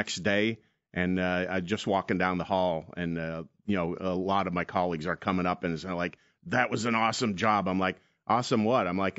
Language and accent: English; Pennsylvania, United States; also born or lived in Georgia; I grew up in Pennsylvania, got married there, bounced around the country, and that's not good for a marriage and a family.